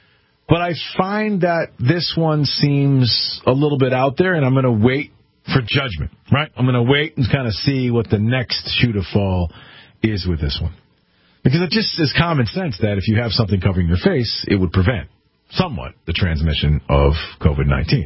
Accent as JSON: {"language": "English", "region": "Connecticut", "country": "United States", "tie": "born or raised there", "said": "I want to share a story with you guys about a charity that we're doing in my home state of Connecticut for a group of veterans."}